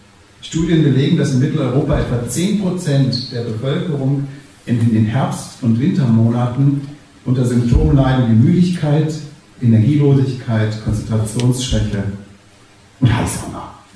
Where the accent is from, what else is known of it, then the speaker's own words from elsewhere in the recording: Salzgitter, Lower Saxony, Germany; Ich komme aus einer Bergbaufamilie aus Salzgitter.